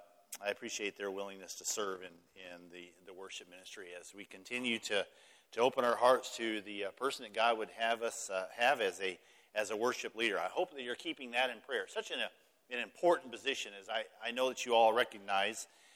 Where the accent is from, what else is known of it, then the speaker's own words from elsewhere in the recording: Apache Junction, Arizona, United States; that's my hometown. That's where I was born and raised. That's where I went to elementary and junior and high school.